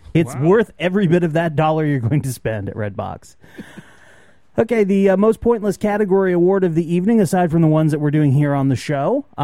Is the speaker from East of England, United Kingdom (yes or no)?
no; Scotland, United Kingdom; And I don't say that lightly, as I am also a Scottish bastard.